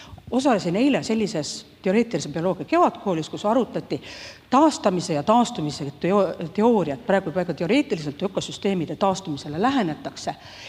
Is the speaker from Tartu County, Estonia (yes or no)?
yes; Tartu, Tartu County, Estonia; Et, olen tartlane ja see sama koht, kus me siin...